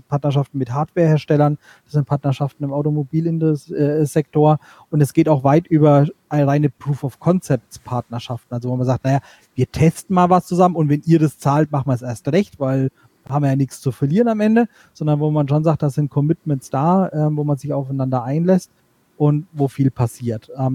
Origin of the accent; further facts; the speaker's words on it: Bavaria, Germany; Ich komme aus der Nähe von Würzburg.